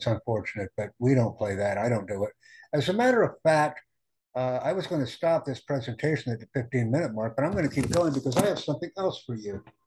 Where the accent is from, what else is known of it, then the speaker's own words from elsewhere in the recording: United States; I'm from the United States.